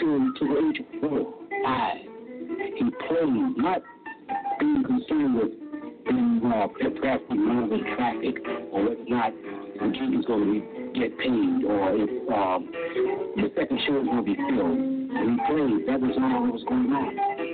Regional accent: Chicago, Illinois, United States; I never understood it in the first place because when I grew up in Chicago, people talked about show business as a frivolous situation.

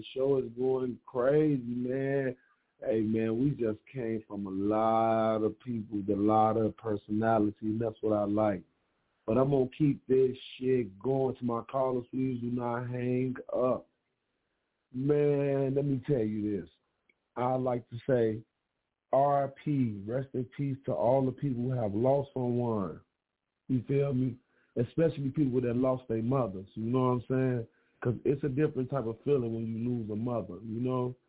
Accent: Chicago, Illinois, United States; Boroughs and everything, but I'm from Chirac, but I really love New York, man, with a passion

